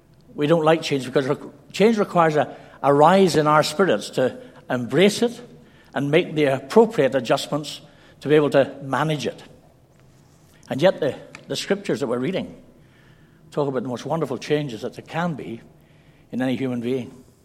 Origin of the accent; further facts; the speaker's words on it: Scotland, United Kingdom; born there; I've got a Welsh name. I've got an English father. I've got an Irish mother. And I was born in Scotland. So I think what you'd call a UK product.